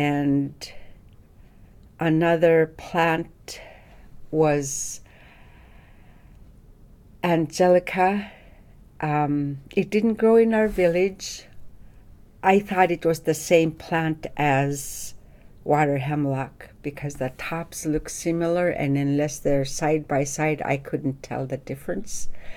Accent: Nunamiqua, Alaska, United States; also born or lived in Bethel; I was born in Bethel, raised in Nunamiqua, a small village, tundra village, on the coast of Yukon Delta.

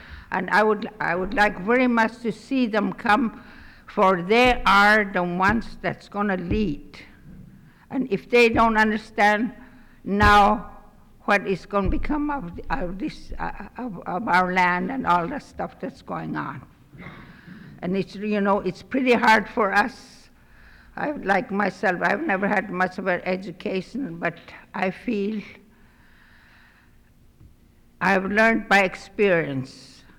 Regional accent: Aniak, Alaska, United States; I am here from Aniak.

